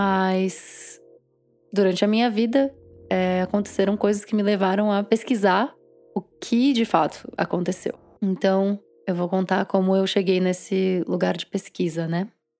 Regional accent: Salvador, Bahia, Brazil; born there; Eu nasci de cesárea no hospital em Salvador, na Bahia.

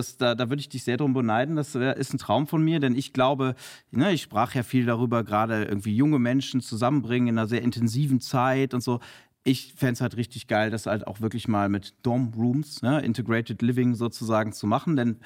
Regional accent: Cologne, North Rhine-Westphalia, Germany; damals an der Business School in meiner Heimatstadt Köln.

